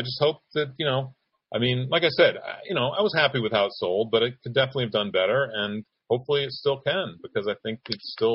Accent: Williamstown, Massachusetts, United States; now in Los Angeles, United States; Yeah, no, I'm from the Berkshires. And, I just grew up a Boston sports fan

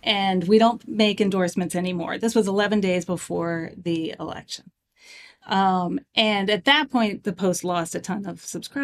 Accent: Virginia, United States; I grew up in Virginia. So that was my hometown big paper, you know, when I was a kid.

